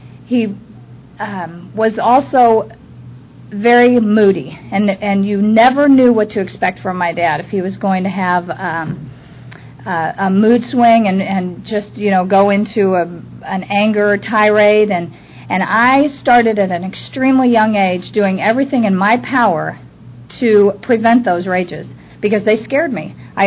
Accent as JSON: {"language": "English", "town": "Kansas City", "region": "Missouri", "country": "United States", "tie": "born or raised there", "said": "I was born and raised in Kansas City, so there was the fear in me."}